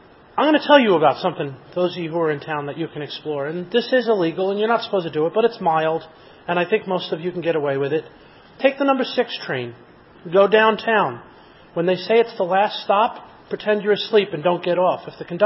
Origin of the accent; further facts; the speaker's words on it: New York, United States; because I come from New York State.